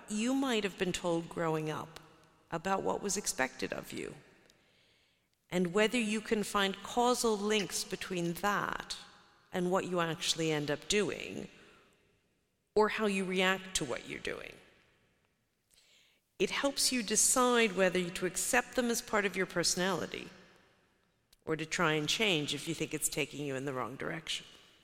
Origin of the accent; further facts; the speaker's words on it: United States; I grew up in the United States. But I spent my childhood intrigued by all things foreign.